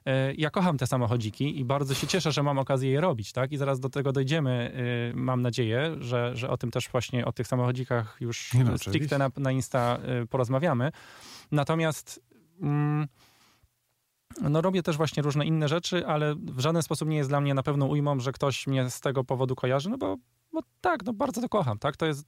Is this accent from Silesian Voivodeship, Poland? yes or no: yes; Katowice, Silesian Voivodeship, Poland; gdzie robiliśmy trochę zdjęć z Katowic, bo jestem z Katowic.